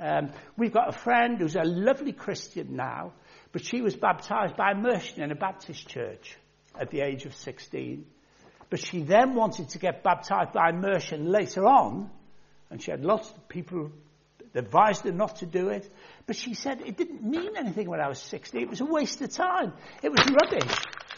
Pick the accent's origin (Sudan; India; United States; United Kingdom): United Kingdom; Birkenhead, North West England; born there; I was born in Birkenhead. Great place.